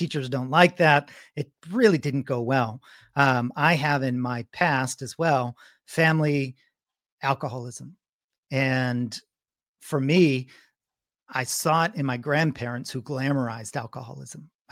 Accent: Connecticut, United States; I grew up in Connecticut. My parents moved our family to a rural area, rural meaning that I believe that there were more cows than farms.

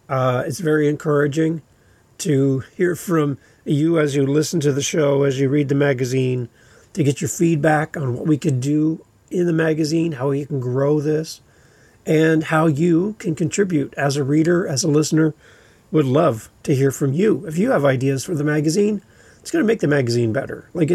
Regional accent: Ontario, Canada; I'm a podcaster from Ontario, Canada.

